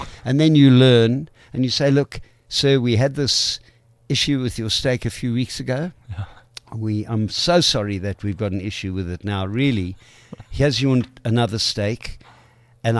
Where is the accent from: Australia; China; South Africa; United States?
South Africa; Johannesburg, Gauteng; I grew up in Joburg.